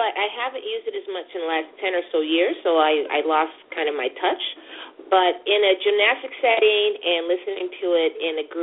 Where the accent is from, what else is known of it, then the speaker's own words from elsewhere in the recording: Detroit, Michigan, United States; My hometown, my heart.